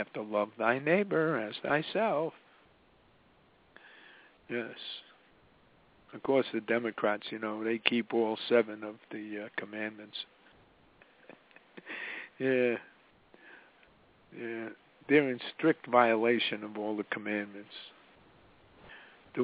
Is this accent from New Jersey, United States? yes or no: yes; New Jersey, United States; I'm from New Jersey. Yeah, I love to pay taxes.